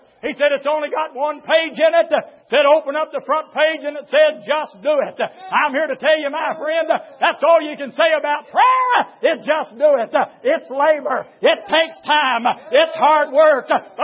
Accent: United States; born there; I want to thank Him this morning that I was born in America.

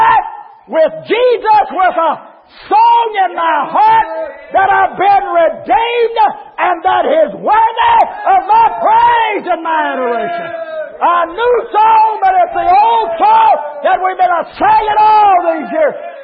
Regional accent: Indiana, United States; I didn't say that right. I'm from Indiana.

